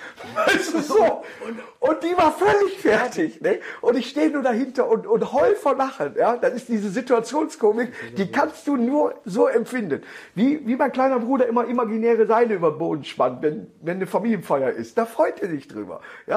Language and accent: German; Duisburg, North Rhine-Westphalia, Germany; born there; in Neudorf, wo ich geboren bin